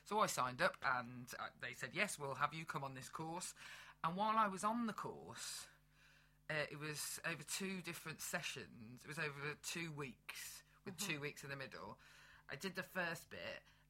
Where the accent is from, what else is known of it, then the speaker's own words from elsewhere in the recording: Birmingham, West Midlands, United Kingdom; My kids live in Birmingham. I'm from Birmingham. My heart is here.